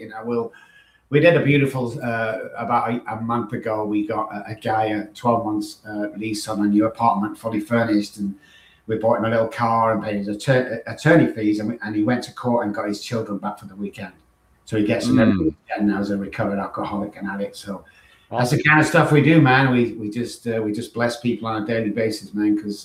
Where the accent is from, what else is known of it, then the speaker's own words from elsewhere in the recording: Manchester, North West England, United Kingdom; moved away as an adult; now in San Antonio, United States; over in San Antonio, Texas. As you can tell by my accent, I'm from East Texas. No, I'm joking. Manchester, England. I've been in America for 20 years now.